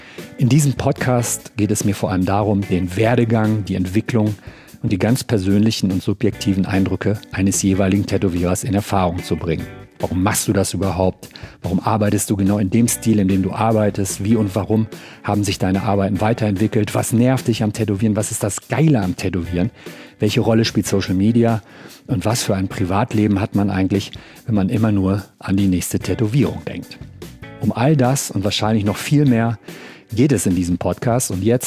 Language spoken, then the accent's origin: German; Gelsenkirchen, North Rhine-Westphalia, Germany; Ich komme ja ursprünglich aus Gelsenkirchen, Schalke.